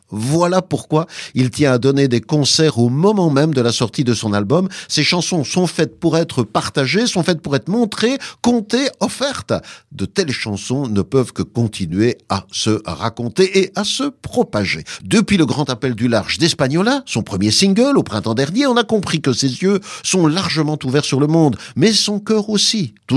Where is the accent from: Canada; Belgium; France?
Belgium; also born or lived in Rwanda; Je suis né au Rwanda en 88, mais j'ai grandi en Belgique dès l'âge de 2 mois.